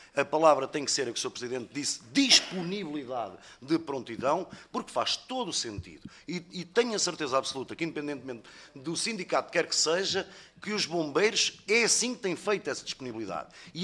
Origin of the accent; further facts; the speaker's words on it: Portugal; como português